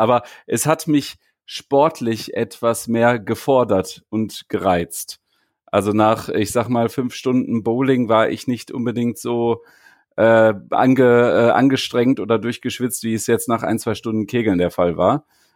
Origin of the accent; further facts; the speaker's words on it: Wuppertal, North Rhine-Westphalia, Germany; born there; weil ich gebürtiger Wuppertaler bin